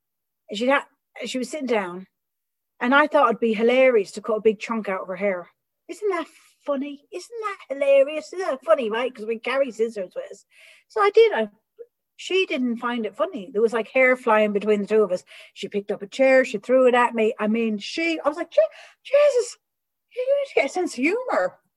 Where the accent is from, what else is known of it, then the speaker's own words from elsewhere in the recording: Midlands, Ireland; accent: Midlands Irish; my accent's from the Midlands